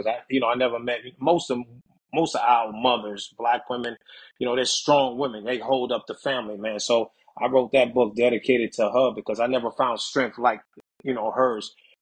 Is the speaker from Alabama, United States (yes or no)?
no; New York City, New York, United States; man. I'm from the Bronx, the South Bronx, and grew up mostly in the North Bronx.